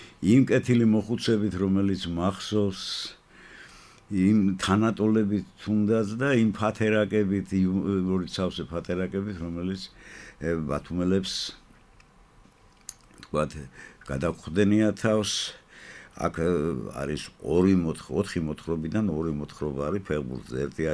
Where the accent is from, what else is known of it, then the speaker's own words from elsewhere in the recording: Batumi, Adjara, Georgia; აი მე ძველი ბათუმელი ვარ, მე მახსოვს ის ეპოქა ძალიან კარგად